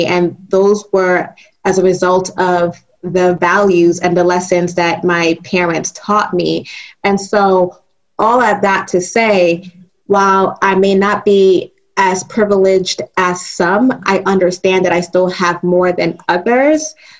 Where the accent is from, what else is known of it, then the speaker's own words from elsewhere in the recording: United States; I was born in America. I am an American. I grew up with both of my parents who are still married.